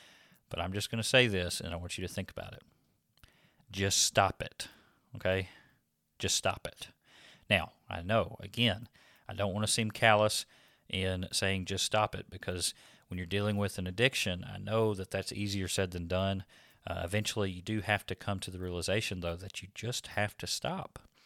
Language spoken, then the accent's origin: English; Louisiana, United States; Brother Jordan May from back in Louisiana, my hometown area.